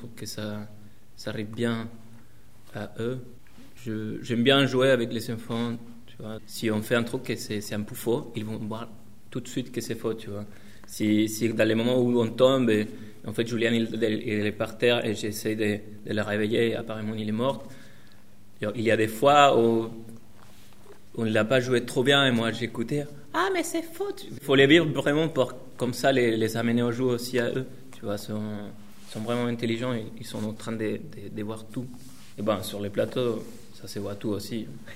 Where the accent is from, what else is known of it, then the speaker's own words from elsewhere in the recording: Chile; French is a second language; now in France; voilà, et je suis jongleur des massues et je viens du Chili. Ça fait 3 ans que je suis ici en France.